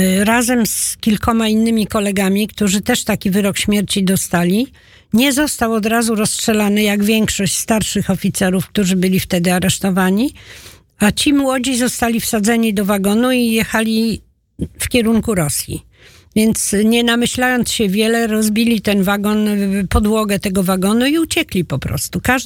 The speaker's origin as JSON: {"language": "Polish", "region": "Podlaskie Voivodeship", "country": "Poland", "tie": "born there", "said": "Ja urodziłem się w Polsce, w województwie białostockim."}